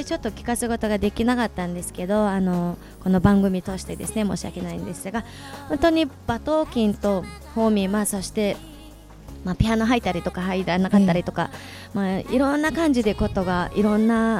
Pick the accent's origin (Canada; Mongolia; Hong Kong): Mongolia; Ulaanbaatar; Japanese is a second language; 生まれ育ちウランバトルです